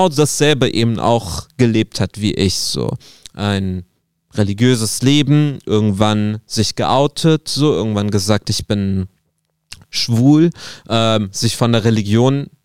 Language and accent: German; Saudi Arabia; ich war mein Leben lang Muslim, ich bin in Saudi aufgewachsen, ich habe 5-mal am Tag gebetet